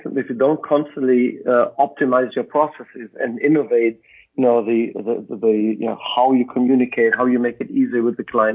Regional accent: Germany; first language German; English is a second language; I think my English is better than my German at this point. Yeah, I was born and raised in Germany. You detected my accent.

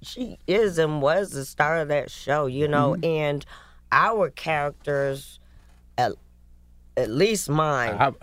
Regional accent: Atlanta, Georgia, United States; Now, I grew up across the street from Morehouse. I'm from Atlanta. So it was as right as rain to me.

